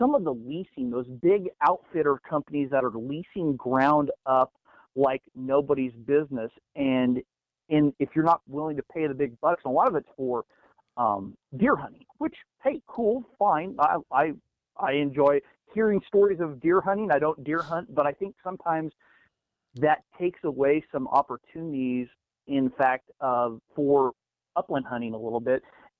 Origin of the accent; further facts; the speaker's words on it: Kansas, United States; Okay, well, I am a small-town sports writer located about 30 miles north of Wichita. I write for my hometown newspaper.